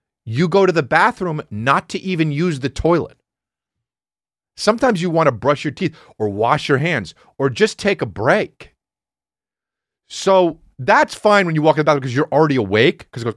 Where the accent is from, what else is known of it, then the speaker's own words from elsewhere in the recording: New Jersey, United States; because I'm from Jersey